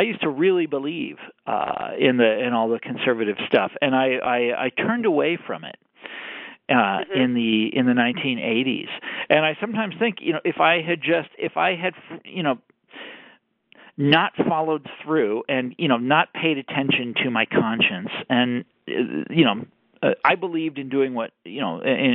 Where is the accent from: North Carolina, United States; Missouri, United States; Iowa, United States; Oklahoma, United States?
Missouri, United States; Kansas City; I'm from, you know, I'm from Kansas City and he's from here and whatever.